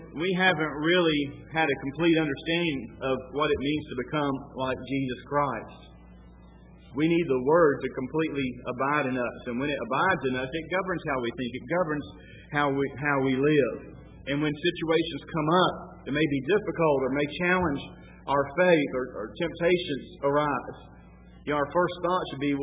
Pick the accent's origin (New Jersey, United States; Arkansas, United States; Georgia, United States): Georgia, United States; Columbus; When I was growing up in Columbus, Georgia, we had daily Bible readers